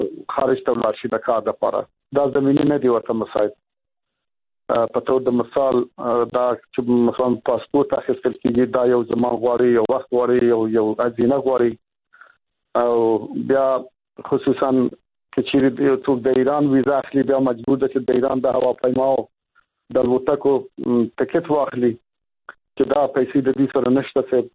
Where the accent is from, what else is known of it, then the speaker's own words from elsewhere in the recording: Afghanistan; زه خو په دې هېواد کې لوی شوی یم صاحب، د ژوند مې په افغانستان کې تیر کړی دی صاحب.